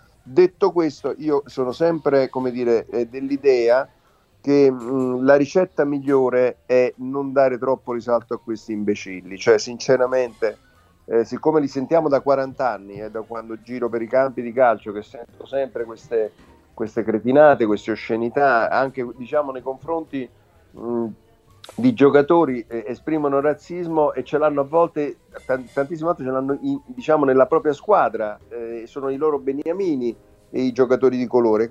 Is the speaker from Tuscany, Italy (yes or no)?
no; Naples, Campania, Italy; che sono di Napoli, tu lo sai benissimo